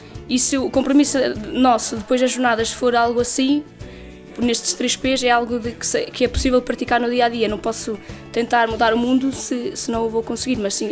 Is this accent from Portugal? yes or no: yes; Vila Real, Norte, Portugal; now in Setúbal, Portugal; sou natural de Vila Real e atualmente estou em Setúbal e estudo artes visuais e colaboro na pastoral da casa e província.